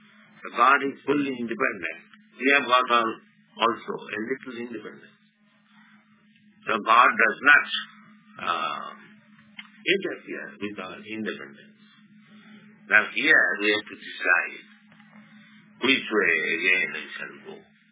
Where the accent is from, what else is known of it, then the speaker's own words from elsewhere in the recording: India; Therefore, I am an Indian, poor Indian.